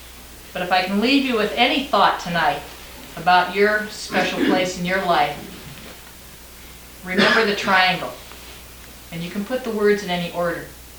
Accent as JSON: {"language": "English", "town": "Portland", "region": "Oregon", "country": "United States", "said": "I'm from Portland"}